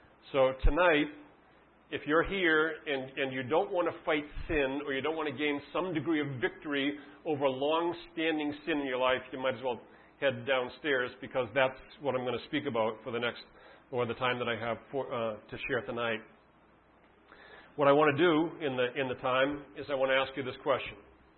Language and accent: English; Boston, Massachusetts, United States; But I grew up in Boston, about a mile from the Patriots Stadium in Foxborough, Massachusetts. That's my growing up ground.